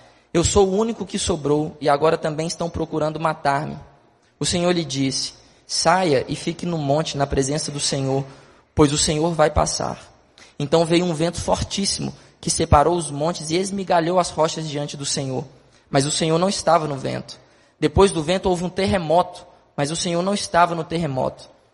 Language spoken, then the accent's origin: Portuguese; Minas Gerais, Brazil; como a gente diria lá na minha terra, em Minas Gerais